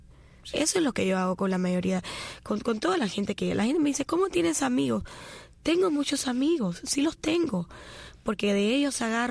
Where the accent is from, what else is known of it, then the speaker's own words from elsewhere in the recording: Cuba; moved away; Yo soy muy cubana. Y le doy gracias a Dios por haber nacido en Cuba. Haber tenido la posibilidad de haber nacido en Cuba.